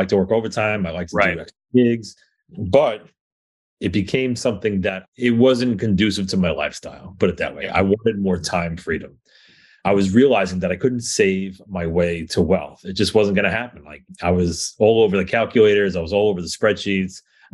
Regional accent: New York, United States; I'm from New York, right?

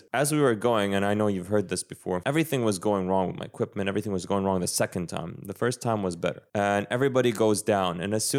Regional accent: New Zealand; growing up in New Zealand

